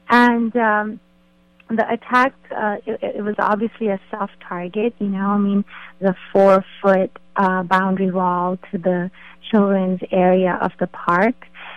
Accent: Pakistan; my own memories of growing up in Pakistan and playing in playgrounds in Pakistan.

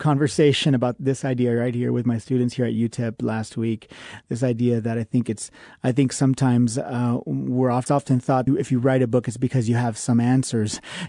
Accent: California, United States; being, I guess, from California myself.

